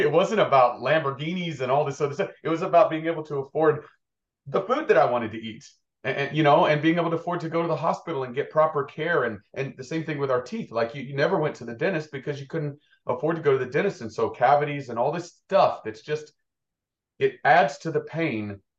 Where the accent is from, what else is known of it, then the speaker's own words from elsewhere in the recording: Tennessee, United States; I was the youngest of five and I grew up in East Tennessee, and my mom and dad, they worked really hard.